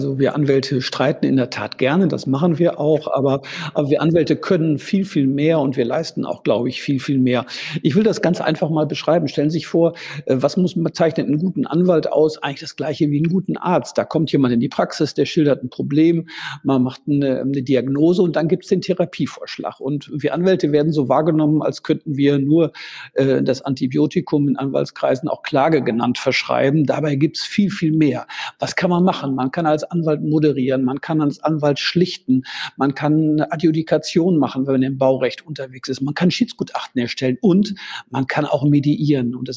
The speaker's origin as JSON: {"language": "German", "town": "Münster", "region": "North Rhine-Westphalia", "country": "Germany", "tie": "born there", "said": "ich komme gebürtig aus Münster"}